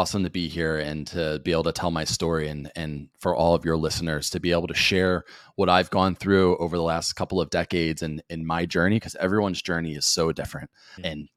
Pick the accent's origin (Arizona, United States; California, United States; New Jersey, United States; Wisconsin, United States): New Jersey, United States; I came from a blue collar background, you know, growing up in South Jersey, and I didn't know wealthy people.